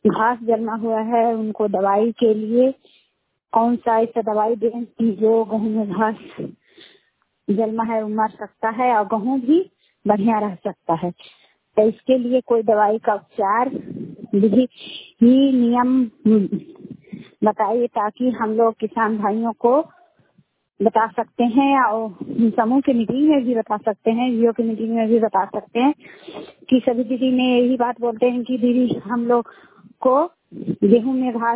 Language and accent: Hindi; Bihar, India; हरामा गढ़ से, मैं थोड़ा पंचायत से हूँ, नादिन प्रखंड से। मैं नवादा मोबाइल वाणी से बोल रहा हूँ।